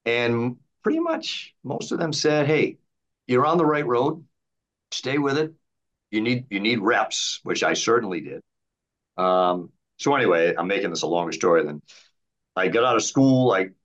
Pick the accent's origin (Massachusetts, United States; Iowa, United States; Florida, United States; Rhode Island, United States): Rhode Island, United States; Pawtucket; Providence is 10 miles south of where I grew up in Pawtucket.